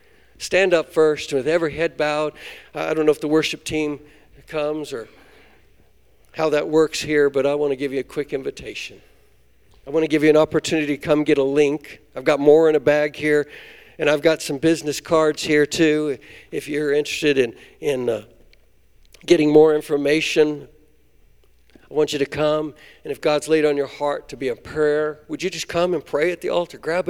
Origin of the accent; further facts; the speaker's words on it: Kansas, United States; I grew up in Northwest Kansas, and when harvest time came, it was exciting, but it was also stressful.